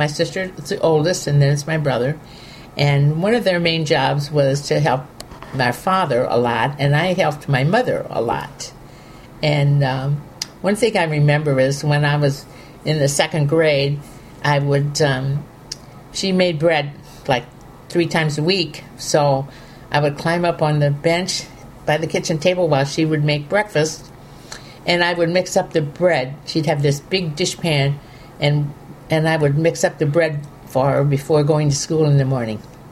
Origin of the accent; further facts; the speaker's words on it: Freeburg, Illinois, United States; also born or lived in New Baden / Muskoda; I grew up mostly around Freeburg, but before we moved to Freeburg, we lived at Muskoda, out in the country, which is also in Illinois.